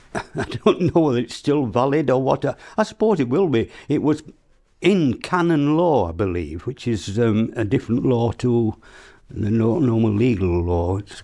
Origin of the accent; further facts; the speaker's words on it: Darfield, Yorkshire and the Humber, United Kingdom; I was born and bred in Darfield, lived nowhere else, 87 years ago.